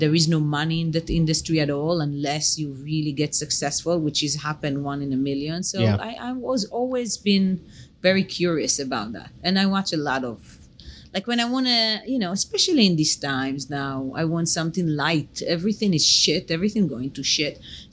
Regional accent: Israel; now in United States; I grew up in a tiny, small town next to Tel Aviv, 5 minutes from Tel Aviv, with a Jewish religious family.

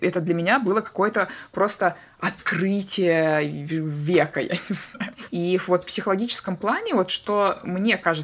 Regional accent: Russia; now in England, United Kingdom; Я когда переехала из России в Англию

